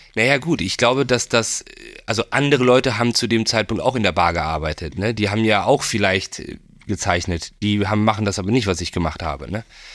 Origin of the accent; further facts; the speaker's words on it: Bielefeld, North Rhine-Westphalia, Germany; Ich bin aus Bielefeld, genau. Ich bin da geboren und da aufgewachsen auch.